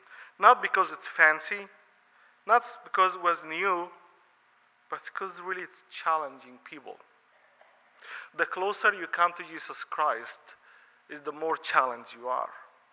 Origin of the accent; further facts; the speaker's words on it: Egypt; I'm from Egypt. 95% of my life, I lived under Mubarak regime.